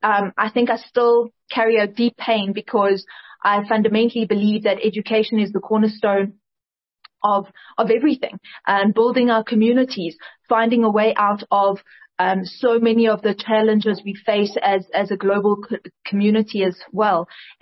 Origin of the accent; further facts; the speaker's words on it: South Africa; I fundamentally believe I'm South African, and so my documentations carried the same.